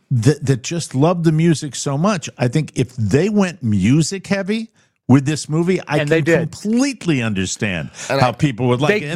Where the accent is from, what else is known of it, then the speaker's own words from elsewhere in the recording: Ireland; And by the way, I'm Irish. I believe the British were the tyrants of history.